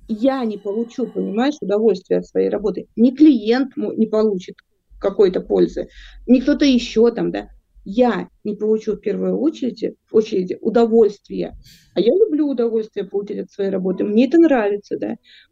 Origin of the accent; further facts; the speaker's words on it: Vinnytsia, Vinnytsia Oblast, Ukraine; Послушай, я из Винницы, это маленький городок провинциальный